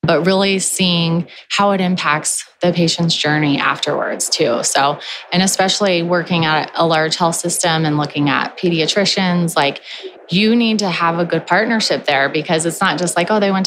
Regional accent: Arizona, United States; moved away as an adult; So I grew up in Arizona. I moved out to Colorado for soccer for college and I fell in love with it.

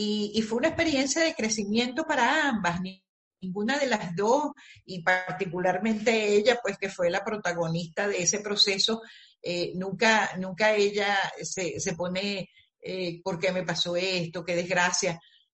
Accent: Venezuela; moved away; A mí me tocó migrar. Bueno, tú sabes lo que es salir de tu país. Yo salí de Venezuela con 4 maletas.

